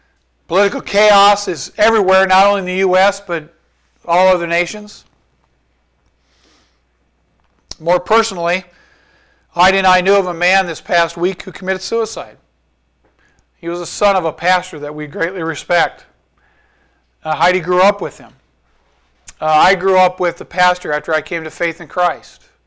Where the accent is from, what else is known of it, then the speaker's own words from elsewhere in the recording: Cedar Rapids, Iowa, United States; That hit pretty close to home because I grew up in Cedar Rapids.